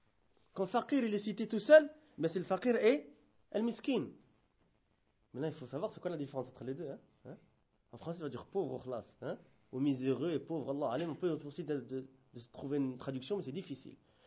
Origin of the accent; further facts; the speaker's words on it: Brussels, Brussels-Capital Region, Belgium; Moi, je suis né en Europe, et quoi. Je suis né à Bruxelles, j'ai passé très nombreuses années à Bruxelles, j'ai grandi, j'ai fait toutes mes études à Bruxelles. J'étais pas arabophone.